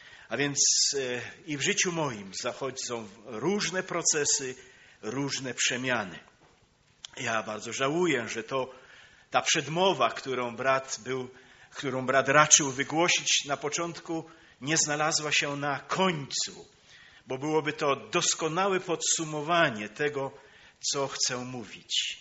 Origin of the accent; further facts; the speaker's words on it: Subcarpathian Voivodeship, Poland; moved away as an adult; A ja z Bieszczad wywędrowałem na Śląsk.